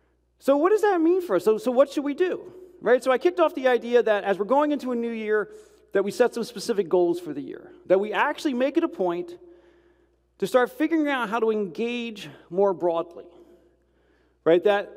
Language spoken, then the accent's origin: English; New Jersey, United States; I grew up in a in New Jersey, but it was a Southern Baptist church. It was Southern New Jersey